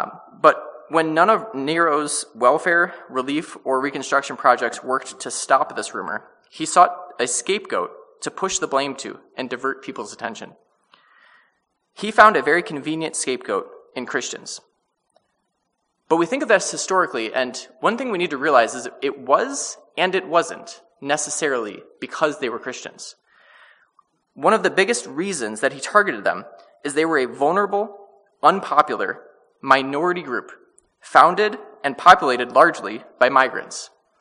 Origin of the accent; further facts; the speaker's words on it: United States; that's also because we're American